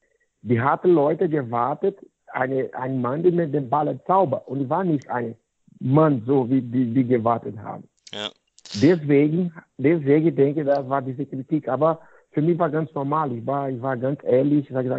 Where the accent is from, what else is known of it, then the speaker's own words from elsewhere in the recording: Goiânia, Goiás, Brazil; German is a second language; Deswegen ist mein Job hier in Goiânia, so meine Heimat, ist sehr, sehr willkommen für viele Eltern.